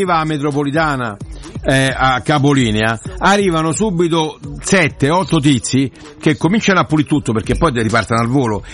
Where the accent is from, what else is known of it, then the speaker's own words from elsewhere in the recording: Rome, Lazio, Italy; Siamo romani ed è bello così.